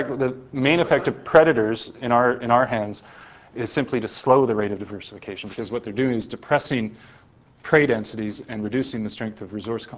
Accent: Canada; I'm a Canadian, so I think of beavers, right?

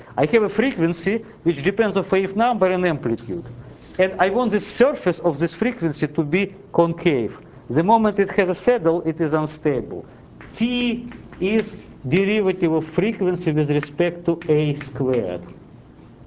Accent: Siberia, Russia; accent: Siberian; English is a second language; A saddle, yeah, sorry, I mean, my Siberian accent is always making difficult some terminology.

